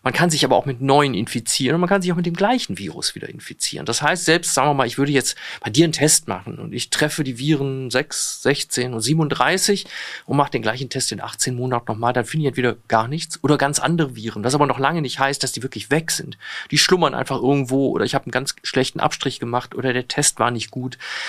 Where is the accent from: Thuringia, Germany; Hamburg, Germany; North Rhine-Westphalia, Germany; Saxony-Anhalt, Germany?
North Rhine-Westphalia, Germany; Ich komme aus Nordrhein-Westfalen, da war das so.